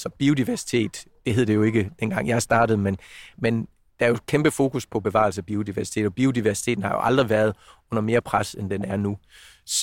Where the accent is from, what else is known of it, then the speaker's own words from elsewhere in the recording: Central Denmark Region, Denmark; Jeg har startet som ung knægt i Vestjylland med interesse i lystfiskeri og er opvokset ved Skjern Å.